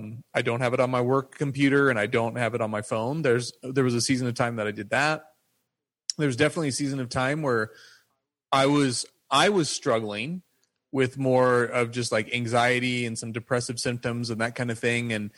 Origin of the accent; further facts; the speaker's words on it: Wyoming, United States; You know, I'm from Wyoming. I love firearms. I love guns.